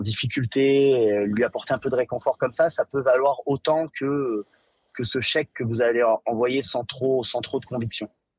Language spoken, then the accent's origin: French; Vichy, Auvergne-Rhône-Alpes, France; j'ai grandi à Vichy